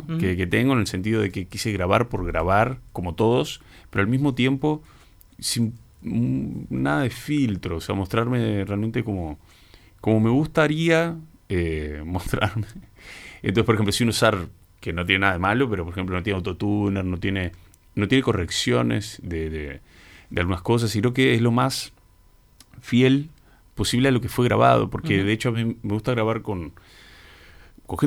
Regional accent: Uruguay; soy uruguayo, entonces como que pienso y siento muchas veces y intento expresar en la lengua que me nace

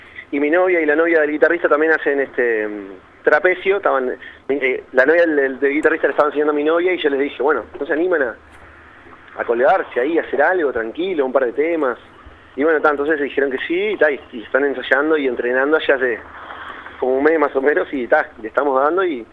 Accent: Uruguay; como sabemos cómo somos los uruguayos

